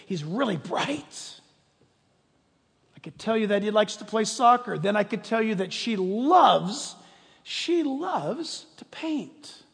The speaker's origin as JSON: {"language": "English", "country": "United States", "tie": "born there", "said": "I was born in America."}